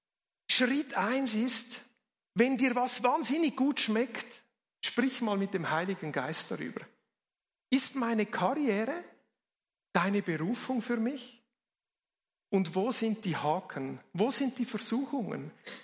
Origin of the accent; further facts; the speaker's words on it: Switzerland; Wir sind Schweizer, wir gehen Kompromisse ein.